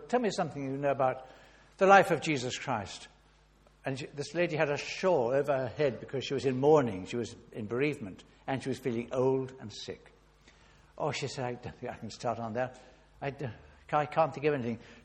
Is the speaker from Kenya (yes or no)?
yes; Kenya; born there; I was born in Kenya